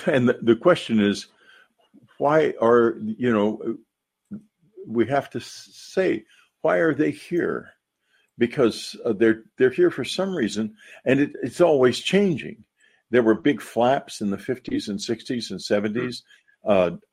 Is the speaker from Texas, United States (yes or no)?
yes; San Antonio, Texas, United States; he was live streaming a UFO over San Antonio, Texas, actually my hometown.